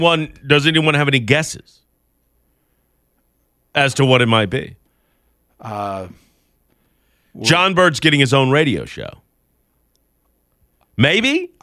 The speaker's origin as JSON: {"language": "English", "town": "Augusta", "region": "Georgia", "country": "United States", "tie": "born or raised there", "moved": "as an adult", "lives_now": "Alabama, United States", "said": "I grew up in Augusta, Georgia, just outside, and I went to school at West Georgia, but I lived in Athens for a couple of years too."}